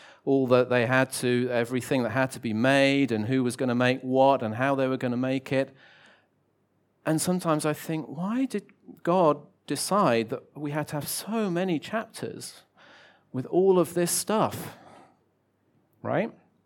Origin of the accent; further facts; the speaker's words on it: United Kingdom; There's nothing wrong with being British. Well, maybe a few things, but only I can say that.